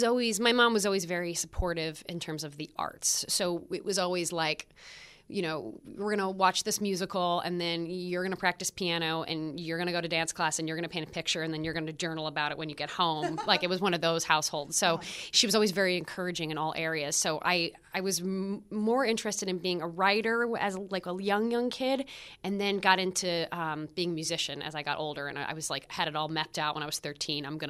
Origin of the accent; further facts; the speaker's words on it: Michigan, United States; I grew up in Michigan, so I didn't get to see a ton of theater.